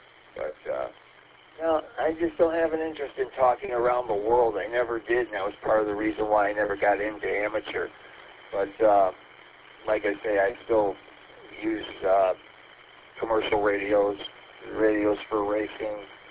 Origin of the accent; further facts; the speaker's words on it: St. Clair Shores, Michigan, United States; Yeah, I grew up in Sinclair Shores, and I've known a lot of law enforcement personnel that have come and gone.